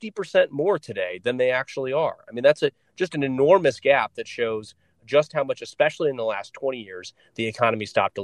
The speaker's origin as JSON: {"language": "English", "region": "Oregon", "country": "United States", "tie": "born or raised there", "said": "I grew up in Oregon, which is actually where I am right now covering the forest fires. But I grew up in Oregon in a timber, what was a timber town"}